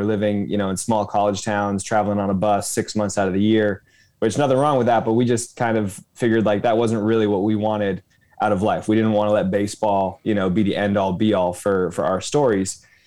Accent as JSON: {"language": "English", "town": "Los Angeles", "region": "California", "country": "United States", "said": "I'm from Los Angeles, where I still live"}